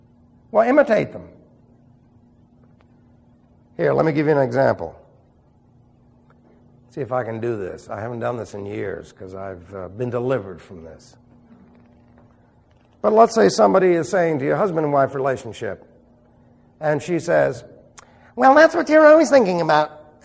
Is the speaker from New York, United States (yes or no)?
yes; New York, United States; But then you see, I'm from New York, and our New York attitude has always tried to demean the individual to the lowest degree without demeaning yourself.